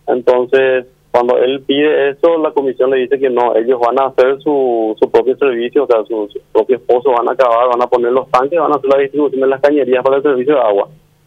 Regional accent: Paraguay; Todos somos paraguayos

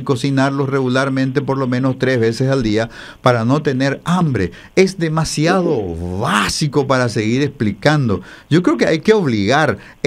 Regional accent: Asunción, Paraguay; Es triste lo que digo, porque yo también soy asunceno y podría ser sujeto del castigo

